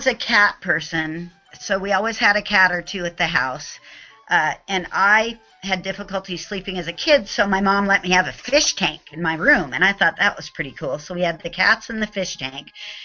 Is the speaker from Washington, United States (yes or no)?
yes; Seattle, Washington, United States; also born or lived in California; So I grew up in Seattle. I was born in California, but it was merely convenience for my mom to go down there to be with my grandparents when I was popped out. But I've lived in Seattle all my life.